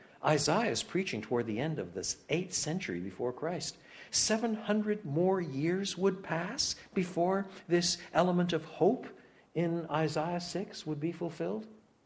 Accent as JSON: {"language": "English", "country": "Canada", "tie": "born there", "said": "By birth, I'm Canadian."}